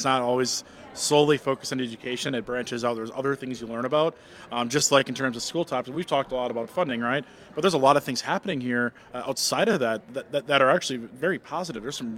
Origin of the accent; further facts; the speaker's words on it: Wisconsin, United States; My hometown of Kidat has really invested in their portion of their tech ed space, preparing students for what they're going to find in careers beyond high school.